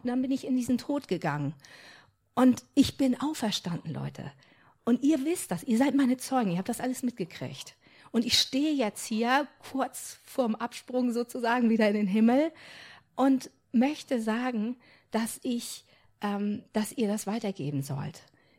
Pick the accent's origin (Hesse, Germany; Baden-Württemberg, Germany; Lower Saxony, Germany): Lower Saxony, Germany; Stolzenau; Wir kommen nicht aus Nienburg, wir kommen aus Stolzenau an der Weser. Und sind jetzt in der kleinen Gemeinde in Wunsdorf, der Lichtblickgemeinde.